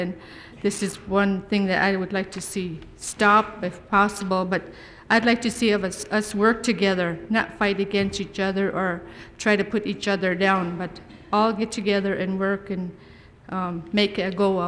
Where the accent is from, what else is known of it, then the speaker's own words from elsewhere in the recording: Gulkana Village, Alaska, United States; I'm from Gulkana Village.